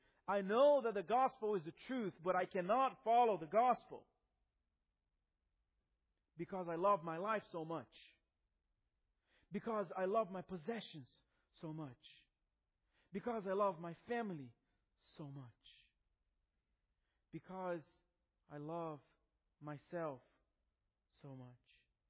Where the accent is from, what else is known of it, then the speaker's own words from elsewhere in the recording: Brazil; my grandfather, who was a pastor in my hometown in Brazil